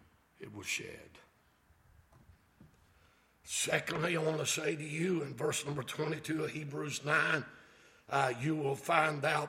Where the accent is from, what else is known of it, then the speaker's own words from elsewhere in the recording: Kentucky, United States; Remember, I'm from Kentucky, so please give me a little slack.